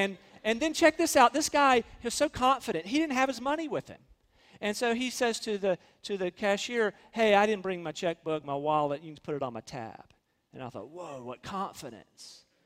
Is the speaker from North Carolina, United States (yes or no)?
yes; North Carolina, United States; I grew up on the Edgecombe County line, on the side of the tracks. I could hear the train. I mean, I was close to downtown, but I was keenly aware that my side of town was declining.